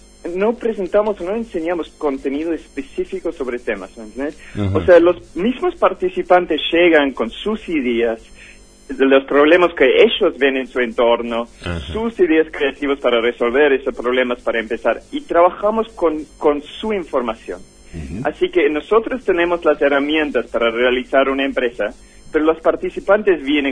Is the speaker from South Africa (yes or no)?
yes; Franschhoek, Western Cape, South Africa; Spanish is a second language; Yo me crecí en un pueblito que se llama Franschhoek, pero está muy muy cerca de Ciudad del Cabo.